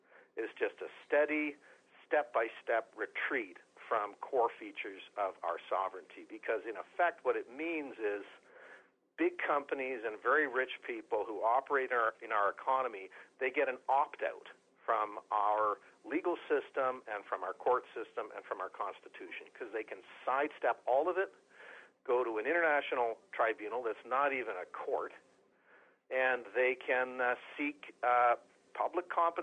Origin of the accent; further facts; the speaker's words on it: Canada; It's striking to me as a Canadian.